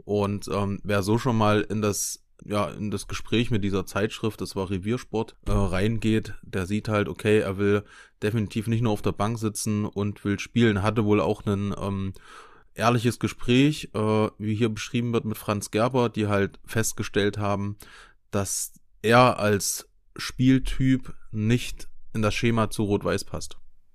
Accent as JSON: {"language": "German", "town": "Erfurt", "region": "Thuringia", "country": "Germany", "said": "da kann man sich einfach als Erfurter hinstellen und das offen und ehrlich sagen"}